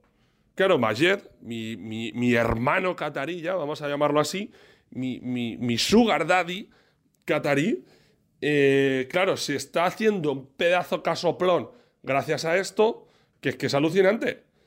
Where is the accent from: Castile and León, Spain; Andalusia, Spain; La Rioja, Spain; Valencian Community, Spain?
Valencian Community, Spain; Pusol; cuando aparecían en Pusol, en mi pueblo de nacimiento, pues cuando no teníamos nada que hacer o quedábamos todos en el bajo